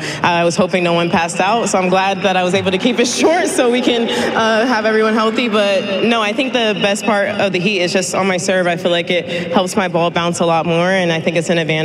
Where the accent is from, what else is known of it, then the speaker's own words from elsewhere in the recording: Delray Beach, Florida, United States; I mean, honestly, I'm from Florida, so this is nothing. Shout out Delray Beach.